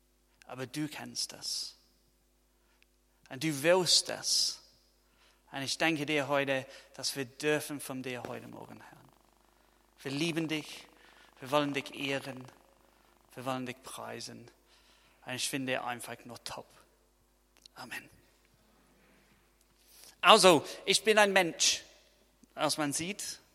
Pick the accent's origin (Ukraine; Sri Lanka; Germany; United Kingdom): United Kingdom; Scotland; German is a second language; ich komme aus Schottland. Und ich habe manchmal ein richtiges Problem mit der deutschen Sprache